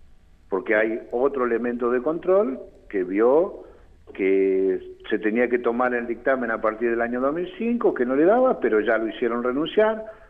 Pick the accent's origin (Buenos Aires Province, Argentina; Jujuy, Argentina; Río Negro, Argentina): Río Negro, Argentina; No, yo soy de Río Negro